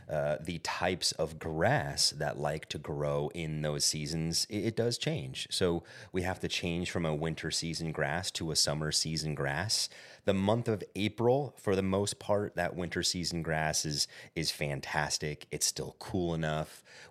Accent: California, United States; now in Arizona, United States; Growing up in California, running courses in California, the Masters is what we felt like kicked off the golf season.

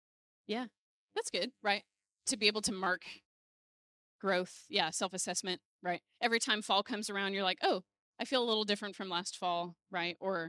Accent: Illinois, United States; now in Texas, United States; and especially because I grew up in Illinois, the seasons had more defined the characteristics, right?

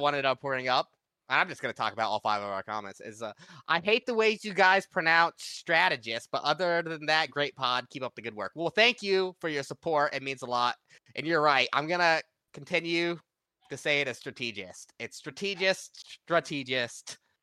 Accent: Ohio, United States; accent: Ohio; Is it my Ohio accent? I probably have one of the most Ohio accents you've ever heard.

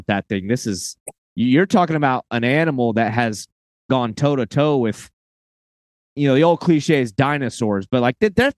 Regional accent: Florida, United States; being that I'm from Florida

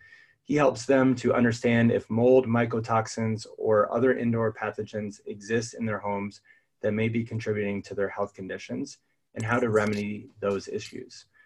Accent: New England, United States; I've definitely had my personal experiences with mold growing up in New England.

